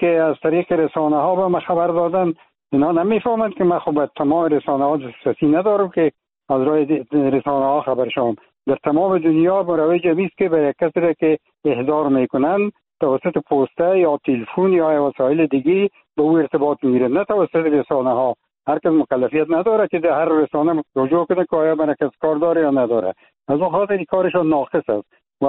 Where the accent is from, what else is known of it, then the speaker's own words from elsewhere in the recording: Afghanistan; moved away; من خاله فعلا در افغانستان نیستم، من خارج از افغانستان هستم